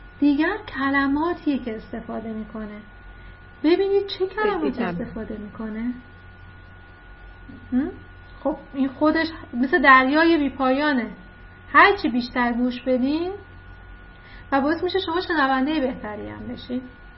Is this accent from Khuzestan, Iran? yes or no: yes; Ahvaz, Khuzestan, Iran; من اهواز بزرگ شدم، خودم خوزستانیم، اهواز بزرگ شدم و دانشگاهم رو از لیسانس تا دکترا رفتم تهران، دانشگاه تهران